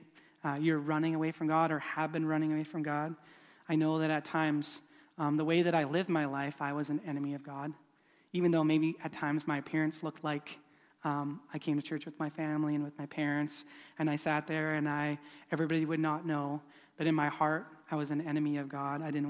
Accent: Salmon Arm, British Columbia, Canada; also born or lived in Olds, Alberta; I grew up in Salmon Arm, but before that, when I was in elementary school, we lived in Olds, Alberta.

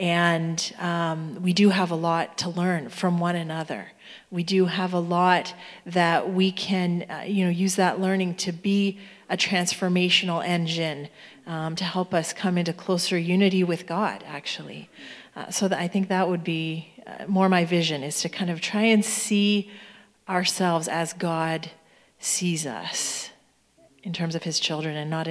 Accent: Canada; born there; sees me as a Canadian-born person any differently

